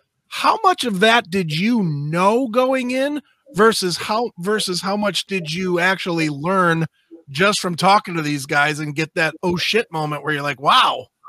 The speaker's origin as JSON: {"language": "English", "region": "Midwest", "country": "United States", "said": "I'm from the Midwest and I'm 52"}